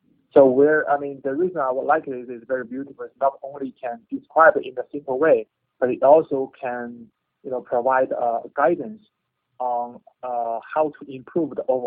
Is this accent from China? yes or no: yes; China; born there; English is a second language; Okay. I was born in China.